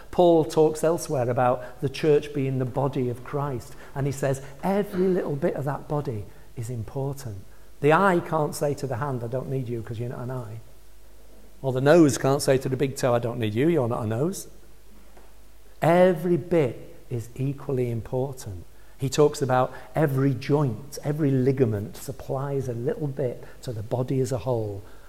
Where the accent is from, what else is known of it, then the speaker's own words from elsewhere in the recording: Manchester, North West England, United Kingdom; also born or lived in Leeds; now in Selby, United Kingdom; I grew up in Manchester. We lived most of our married lives in Leeds. We're city people. We come here to live in Selby.